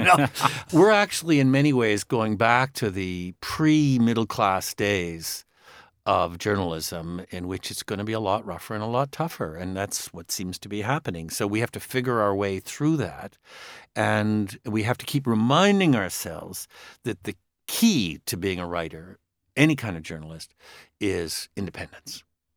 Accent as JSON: {"language": "English", "country": "Canada", "said": "I'm a Canadian."}